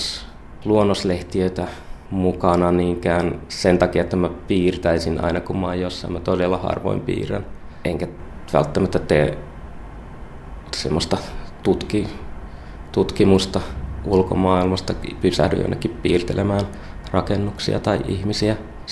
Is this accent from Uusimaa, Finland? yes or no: no; Nakkila, Satakunta, Finland; Mä oon kotoisin Nakkilasta.